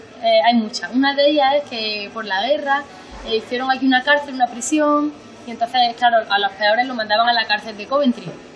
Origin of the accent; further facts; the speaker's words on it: Jaén, Andalusia, Spain; moved away as an adult; now in United Kingdom; hice mi Erasmus, me volví a Jaén, terminé la carrera, hice el CAP también y después de hacer eso me vine aquí a trabajar